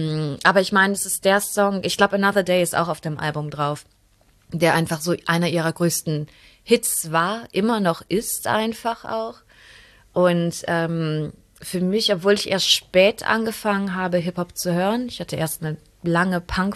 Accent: Neuss, North Rhine-Westphalia, Germany; Vorher halt bin ich in Neuss aufgewachsen, also was ist das, 40 Kilometer von hier.

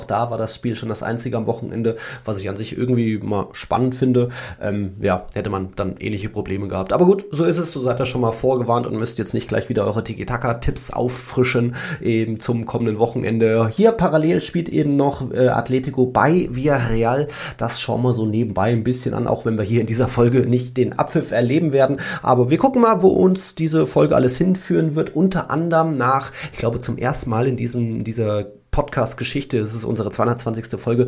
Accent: Hesse, Germany; Ich war in meiner Heimat in Nordhessen, hab sogar hier in Baunatal Fußball geschaut.

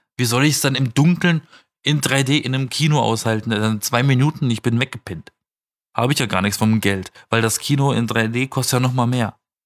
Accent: Southern Germany, Germany; Ich komme aus Süddeutschland, ne?

